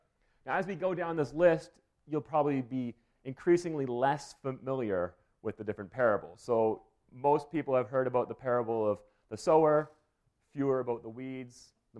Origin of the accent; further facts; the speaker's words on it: Canada; And I returned to Canada. Now I'm living in my hometown again, still writing my dissertation.